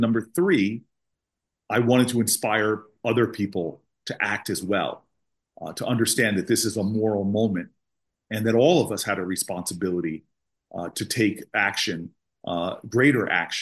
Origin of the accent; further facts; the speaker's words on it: New Jersey, United States; I grew up in Bergen County. I didn't come to Newark until the 90s.